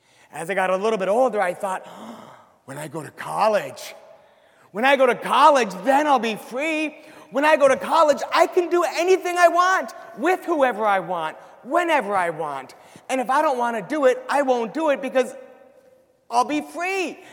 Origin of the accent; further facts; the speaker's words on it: Connecticut, United States; I grew up in Connecticut, and it's not as cold as Minnesota and North Dakota, but it's cold enough for roads to freeze.